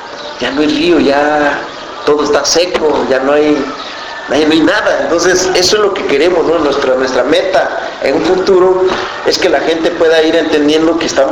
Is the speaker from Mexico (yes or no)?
yes; Tlapa, Guerrero, Mexico; also born or lived in Caguatache; Yo no soy originario de Tlapa, yo soy originario de un pueblo que se llama Caguatache, ¿no? Pero yo crecí en Tlapa y bueno, pues tengo que seguir hablando mi lengua.